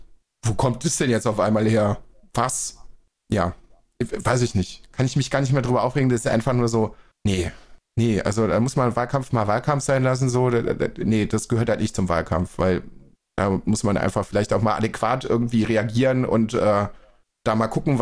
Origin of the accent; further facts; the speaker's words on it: Dülken, North Rhine-Westphalia, Germany; Der hat mir ein paar Fotos aus meiner Heimatstadt geschickt, aus Dülken.